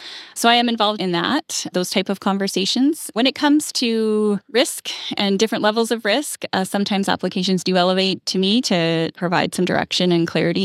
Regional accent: Ontario, Canada; born there; now in Edmonton, Canada; Yeah, I was born in Ontario, actually. But we moved.

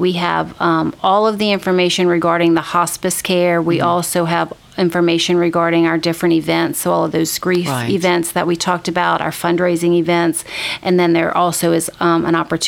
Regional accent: Lafayette, Louisiana, United States; moved away as an adult; So I am originally from Lafayette, graduated from UL with a degree in communications and English.

